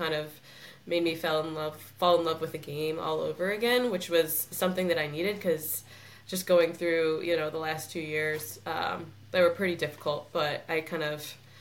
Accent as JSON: {"language": "English", "town": "Chicago", "region": "Illinois", "country": "United States", "said": "but like, I'm from Chicago, so I was like, you know, pretty comfortable."}